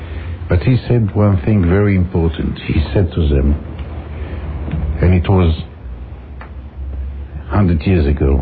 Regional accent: Jerusalem, Jerusalem District, Israel; I was raised in Jerusalem. I remember the Six Days War when Jerusalem was attacked by bombs.

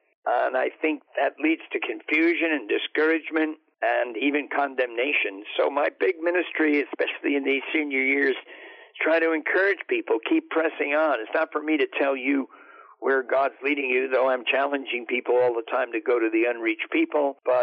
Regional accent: New Jersey, United States; And we phoned some people back in my home state, New Jersey, and they coughed up the money to put a rebuilt engine, and we went to Mexico.

